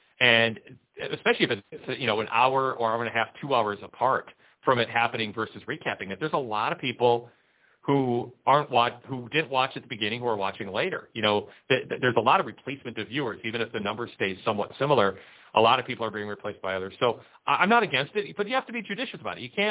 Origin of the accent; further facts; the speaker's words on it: Jacksonville, Florida, United States; as it was in my hometown of Jacksonville, and I was curious as to if we would see Cody.